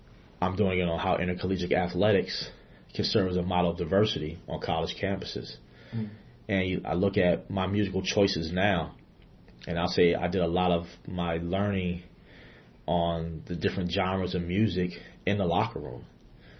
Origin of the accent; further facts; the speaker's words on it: Philadelphia, Pennsylvania, United States; growing up in Philadelphia, I tell the student athletes that, you know, I was only around one type of music.